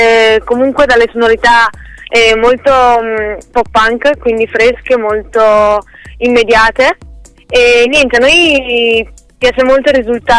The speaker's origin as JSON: {"language": "Italian", "town": "Verona", "region": "Veneto", "country": "Italy", "said": "Esatto, noi siamo di Verona, veniamo più o meno dalla zona del lago di Garda."}